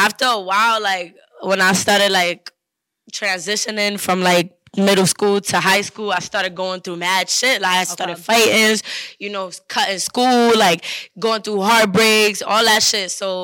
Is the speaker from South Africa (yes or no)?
no; Bronx, New York, United States; It definitely wasn't easy growing up in the Bronx, but I wouldn't be who I am if I didn't come up and from the Bronx, you know.